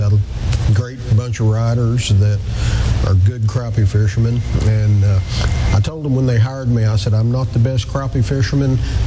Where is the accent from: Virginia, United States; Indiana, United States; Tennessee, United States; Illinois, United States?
Tennessee, United States; No, I'm kind of from around here. Born and bred in Tennessee.